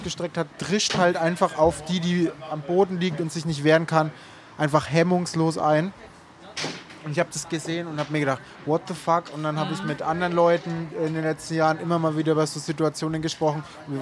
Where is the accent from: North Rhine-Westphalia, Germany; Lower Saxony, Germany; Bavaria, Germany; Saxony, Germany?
Bavaria, Germany; Meine Heimat ist in der Nähe von Bamberg. Und ich komme aus einem richtig kleinen Kaff, so viel dazu. Das ist dem einzigen kleinen Kaff in der Umgebung, das eine riesengroße Disco hat.